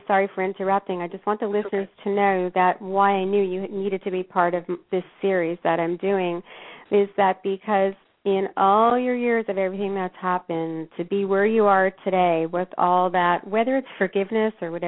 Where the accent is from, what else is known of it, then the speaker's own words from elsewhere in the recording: Canada; I know, you know, that part of the country, although I'm Canadian, I have been exposed to a degree.